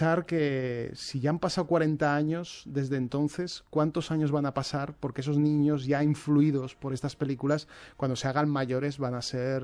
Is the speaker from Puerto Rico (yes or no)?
no; Aragon, Spain; porque en mi tierra, en Aragón, hay un primo que se llama igual que yo